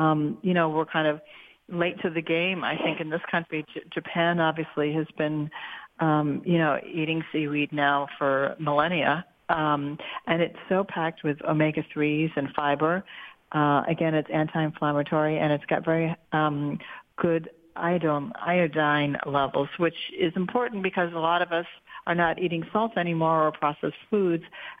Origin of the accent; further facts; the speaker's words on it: England, United Kingdom; now in New York, United States; I grew up in a household, we're all from England